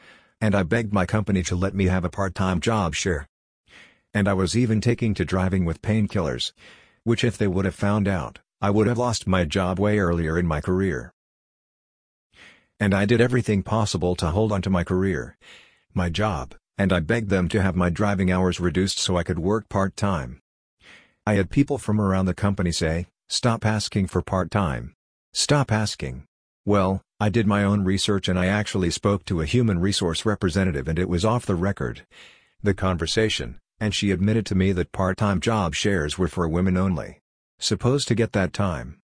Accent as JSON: {"language": "English", "region": "New York", "country": "United States", "tie": "born or raised there", "said": "Because even though I grew up in New York, I did a lot of yard work for people."}